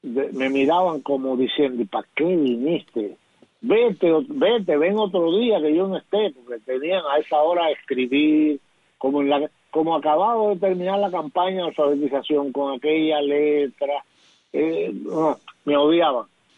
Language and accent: Spanish; Bayamo, Granma, Cuba; born there; Entonces así fue como yo nací en Bayamo y me endilgaron